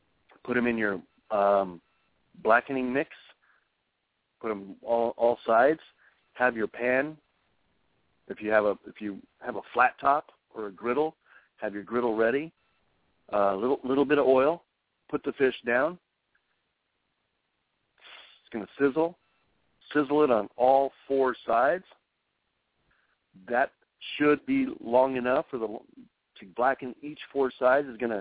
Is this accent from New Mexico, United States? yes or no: yes; New Mexico, United States; I remember growing up in New Mexico, blueberries were exotic as all get out.